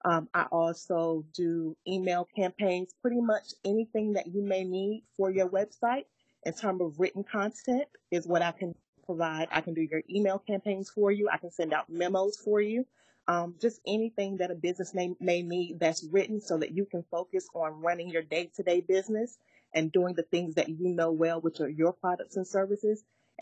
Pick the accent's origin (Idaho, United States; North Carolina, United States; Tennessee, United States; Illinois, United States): North Carolina, United States; Rocky Mount; now in Raleigh, United States; As you mentioned … I am from Rocky Mount, North Carolina. I currently reside in Raleigh.